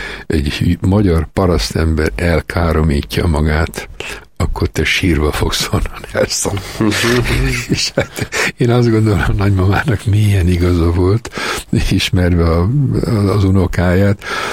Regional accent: Sopron, Győr-Moson-Sopron, Hungary; soproni előkapu 5-ben születtem, tehát abszolút belvárosi gyerek vagyok a Tisztorony tövéből

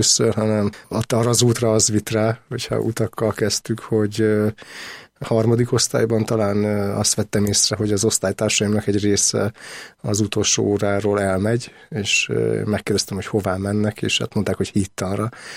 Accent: Nyíregyháza, Szabolcs-Szatmár-Bereg, Hungary; úgyhogy valahol vidéken születtem, Nyíregyházán, nagyon sokat voltunk az utcán

